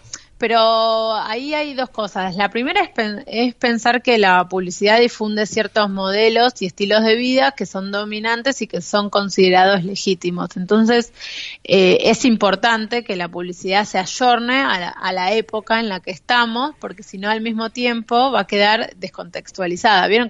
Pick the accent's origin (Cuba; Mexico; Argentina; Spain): Argentina; Y estuve investigando en lo que tiene que ver con las publicidades tanto en mi país, que es Argentina, y a nivel mundial.